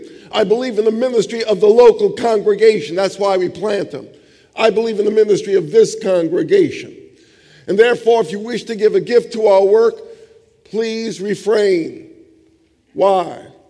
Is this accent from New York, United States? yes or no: yes; New York City, New York, United States; now in Charlotte, United States; You say, why do you talk funny? I come from North Carolina. Okay, I was raised in New York City, but I repented all the way down to Charlotte.